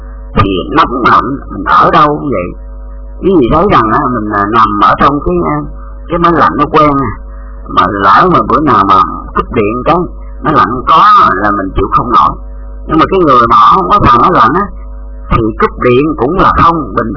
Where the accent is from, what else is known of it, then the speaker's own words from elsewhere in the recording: Southeast, Vietnam; also born or lived in Mekong Delta; mình ở sinh ra tại miền Tây, nhưng mà rồi đó là từ nhỏ là mình sống ở tại miền Đông, sống ở tại miền Đông